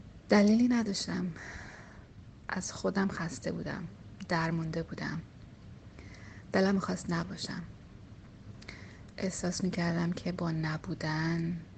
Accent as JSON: {"language": "Persian", "country": "Iran", "said": "دو سوم بیشتر از عمرم رو خارج از ایران زندگی کردم، ولی هنوز هر کس من میپرسه کجایی هستی میگم ایرانیم."}